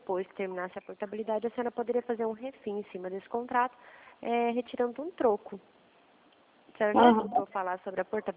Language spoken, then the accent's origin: Portuguese; Dourados, Mato Grosso do Sul, Brazil; Eu sou de Dourados, Mato Grosso do Sul.